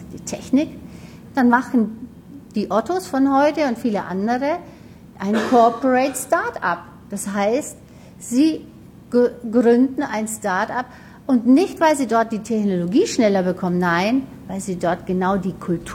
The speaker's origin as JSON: {"language": "German", "region": "Hamburg", "country": "Germany", "said": "ich komme aus Hamburg heute"}